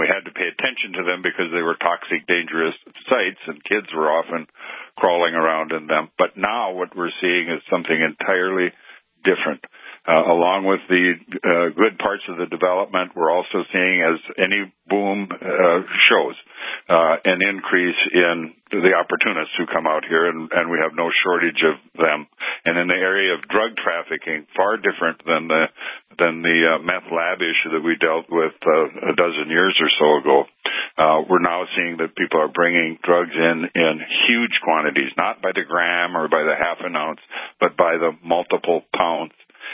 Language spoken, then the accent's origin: English; Williston, North Dakota, United States; As you mentioned, I grew up in Williston, North Dakota, and so know the area very well, and I get up there quite often still.